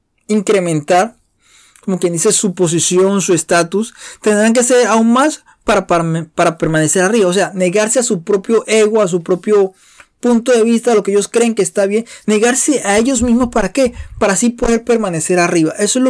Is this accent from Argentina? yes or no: no; Colombia; Decimos en Colombia, yo soy colombiano, les recuerdo un poco.